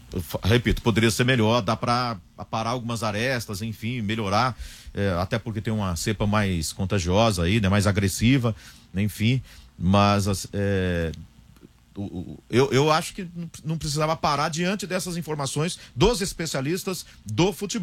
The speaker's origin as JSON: {"language": "Portuguese", "region": "Paraná", "country": "Brazil", "said": "Não, eu sou paranaense."}